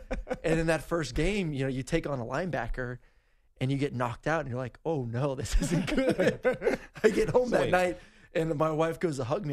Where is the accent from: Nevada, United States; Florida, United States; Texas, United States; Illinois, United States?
Florida, United States; Tampa; I'm from Tampa.